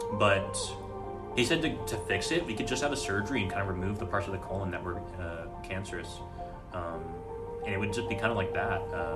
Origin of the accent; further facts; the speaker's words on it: Cyprus; I grew up in Cyprus. I'm 20 years old, and I'm in a university studying math.